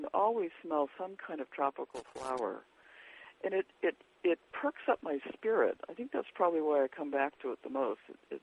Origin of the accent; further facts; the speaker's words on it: Long Island, New York, United States; when I was a kid, when I was growing up on Long Island, I would draw people with brown faces and wide noses and curly hair